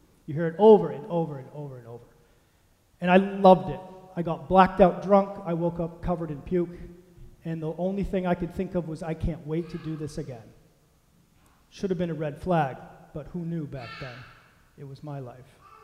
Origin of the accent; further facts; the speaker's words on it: Maine, United States; I grew up here in Maine, two loving parents, little brother, pretty normal in the very beginning of my life for the first couple of years.